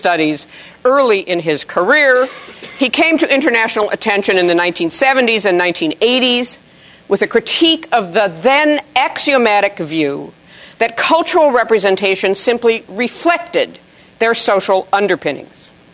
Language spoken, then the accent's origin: English; California, United States; I am going to refer to him as Roger, because I come from California, and because we consider that appropriate